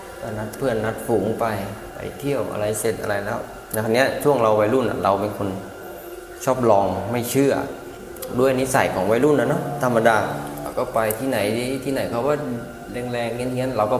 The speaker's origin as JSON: {"language": "Thai", "region": "Lopburi", "country": "Thailand", "tie": "born or raised there", "said": "ที่ลพบุรีบ้านเกิดเรา"}